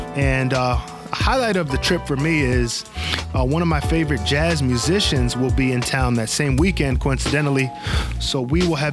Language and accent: English; Hartford, Connecticut, United States; we have one tentatively lined up in the fall for Hartford, Connecticut, my hometown.